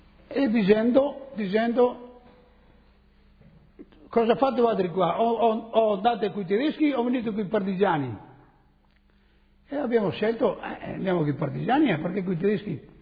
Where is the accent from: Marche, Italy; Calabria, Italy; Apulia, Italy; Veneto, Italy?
Veneto, Italy; Tambre; born there; A Bros, comune di Tambre.